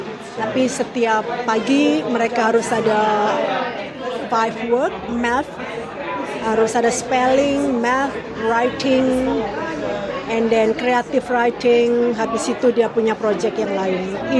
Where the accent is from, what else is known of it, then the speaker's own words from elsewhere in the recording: Surabaya, East Java, Indonesia; also born or lived in Singapore; now in Sydney, Australia; Saya dari Surabaya. Saya tinggal di Sydney sejak tahun 97-98. Jadi kurang lebih 28 tahun ya. Sebelumnya saya di Singapura 5 tahun kerja di sana.